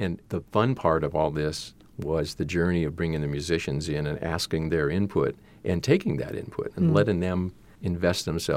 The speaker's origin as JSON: {"language": "English", "town": "Akron", "region": "Ohio", "country": "United States", "tie": "born or raised there", "said": "Yeah, I grew up in an Akron that doesn't really exist anymore because the expressway came through when I was a very young kid and took our neighborhood."}